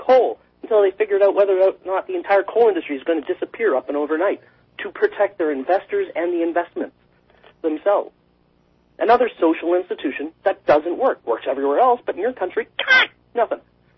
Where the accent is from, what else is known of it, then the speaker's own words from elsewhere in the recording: Canada; as a Canadian, I can't tell you what the hell to do. It's your country.